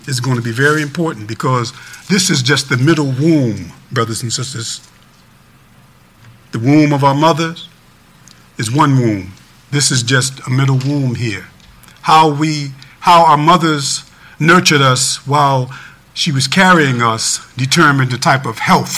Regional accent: Chester, Pennsylvania, United States; I'm from Chester, Pennsylvania, and we had a reunion for our project.

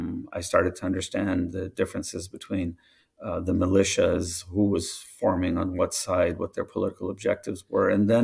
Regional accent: India; No, I'm originally from India.

